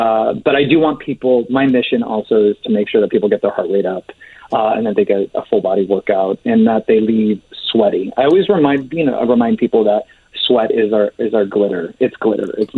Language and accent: English; Phoenix, Arizona, United States; now in New York City, United States; I'm from Phoenix, Arizona, so I had no clue what winters were until I moved to New York.